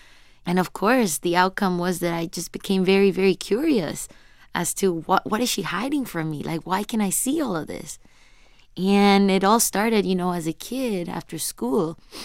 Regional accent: Mexico City, Mexico; English is a second language; now in Vancouver, Canada; I'm an immigrant too, and the movie touches about immigration. I come from Mexico City to Vancouver.

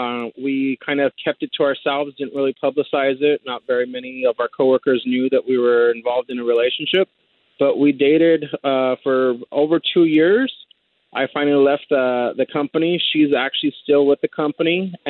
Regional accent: Baldwin Park, California, United States; she grew up in Rancho Cucamonga. I grew up in Baldwin Park.

